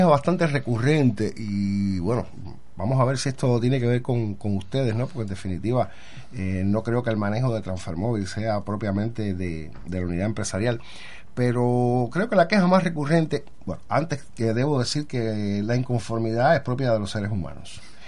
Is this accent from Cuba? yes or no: yes; Cuba; Esto se nota en el barrio. Usted sabe cómo somos los cubanos.